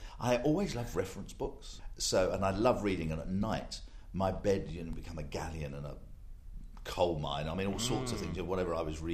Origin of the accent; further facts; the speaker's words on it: Willesden, London, United Kingdom; born there; I was born in Willesden, in North London, sort of Shepherd's Bush and that kind of area.